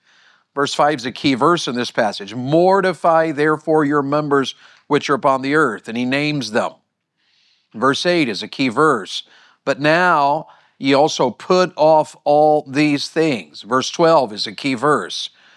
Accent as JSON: {"language": "English", "region": "Tennessee", "country": "United States", "tie": "born or raised there", "said": "I grew up in Tennessee, so I'm a Tennessee Volunteer fan."}